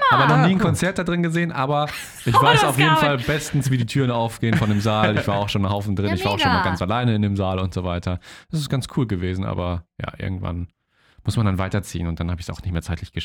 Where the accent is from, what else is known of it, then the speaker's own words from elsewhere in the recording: Paderborn, North Rhine-Westphalia, Germany; bei uns in Paderborn